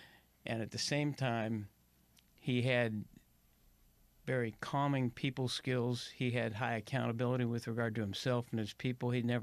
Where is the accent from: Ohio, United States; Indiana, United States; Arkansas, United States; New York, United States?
Indiana, United States; As a sports freak, when I was growing up in Indiana